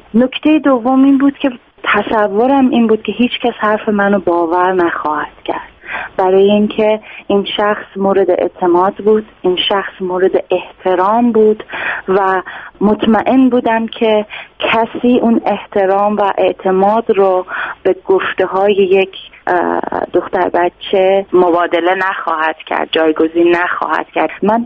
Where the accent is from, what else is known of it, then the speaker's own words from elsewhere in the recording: Iran; now in Canada; بعد از خروج از ایران من اومدم به کانادا